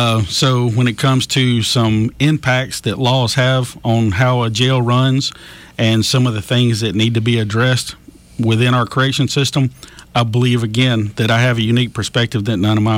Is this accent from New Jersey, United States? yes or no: no; Montgomery, Alabama, United States; Well, I was born here in Montgomery, Maxwell Air Force Base. Graduated high school from Hopeful High School.